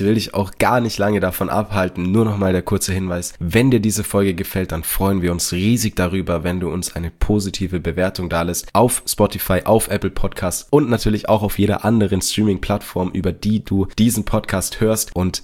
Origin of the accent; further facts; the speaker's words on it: Ansbach, Bavaria, Germany; am Altstadtfest in meiner Heimatstadt Ansbach